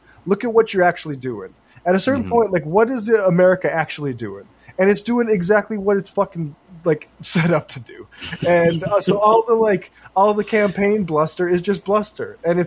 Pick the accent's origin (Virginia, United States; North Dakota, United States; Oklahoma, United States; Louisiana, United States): North Dakota, United States; Mandan; there's this place that used to be in fucking Mandan, my hometown, called Bonanza, and they knocked it down and put up a Culver's.